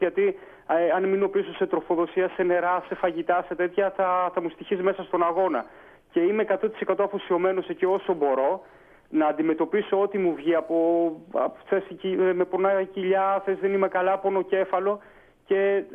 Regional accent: Agrinio, West Greece, Greece; also born or lived in Athens; είχαμε πάρει μετάθεση από Αθήνα για να μαζέψουμε μόρια κάποια στιγμή να έρθουμε στον τόπο μου εδώ στο Αγρίνιο.

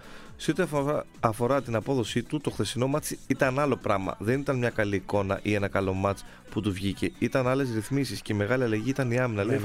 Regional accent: Lidoriki, Central Greece, Greece; είμαι με καταγωγή από Λιδωρίκη Φωκίδας.

